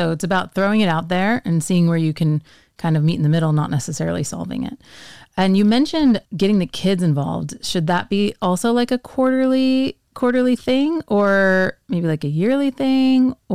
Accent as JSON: {"language": "English", "country": "United States", "said": "my fear is like I'm raising Europeans. I'm American."}